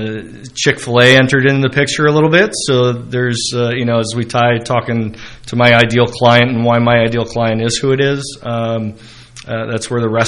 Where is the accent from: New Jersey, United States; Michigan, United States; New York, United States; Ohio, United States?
New Jersey, United States; Ho-Ho-Kus; Vicki, so I grew up in Hohokus, New Jersey, so it's not too far from here, about an hour to hour and a half, depending on traffic.